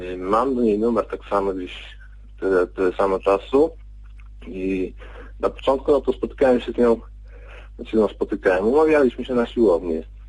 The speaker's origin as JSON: {"language": "Polish", "region": "Subcarpathian Voivodeship", "country": "Poland", "said": "z Podkarpacia."}